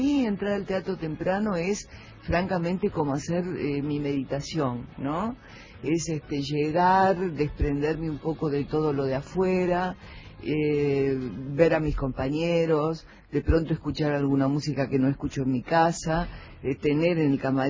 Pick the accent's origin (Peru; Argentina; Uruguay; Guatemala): Argentina; Yo soy argentina.